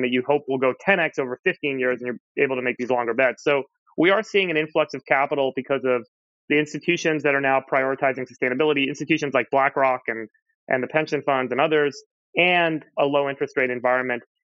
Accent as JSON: {"language": "English", "region": "California", "country": "United States", "tie": "born or raised there", "said": "Yeah, I grew up in Southern California."}